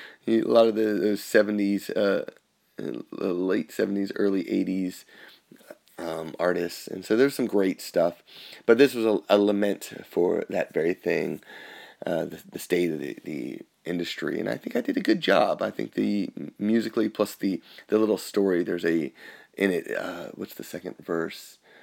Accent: Veneto, Italy; the back picture was from my hometown in Isla di Mantegna, in the Veneto, and it's a wonderful area.

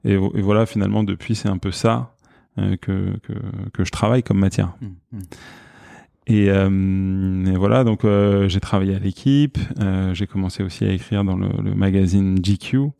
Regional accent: Rungis, Île-de-France, France; born there; je suis né à Rungis, donc en banlieue. J'appelle ça la banlieue molle en général, par opposition à la banlieue plus dure et par opposition aussi à Paris. Voilà, c'est cette espèce d'espace pavillonnaire

